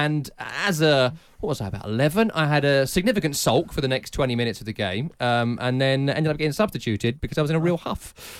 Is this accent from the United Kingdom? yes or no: yes; United Kingdom; Again, as a British football fan, it's all about redemption, the underdog.